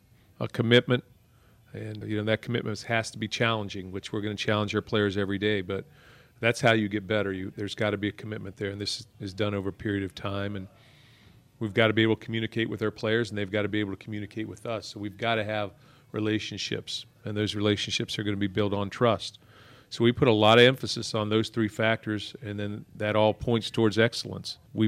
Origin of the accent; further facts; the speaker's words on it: Zanesville, Ohio, United States; I grew up in Zanesville, Ohio. My father was a basketball coach, baseball coach.